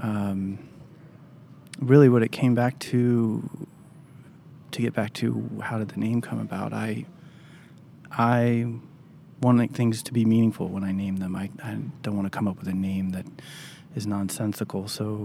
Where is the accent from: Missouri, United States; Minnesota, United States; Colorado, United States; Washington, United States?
Colorado, United States; Boulder; I grew up in Boulder, Colorado.